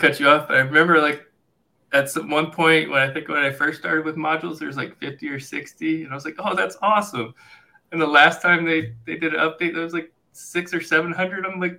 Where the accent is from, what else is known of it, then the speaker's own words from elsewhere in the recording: East Coast, United States; Like when growing up on the East Coast, we'd get random hurricanes that would come through. But that's just like a normal day here in Wyoming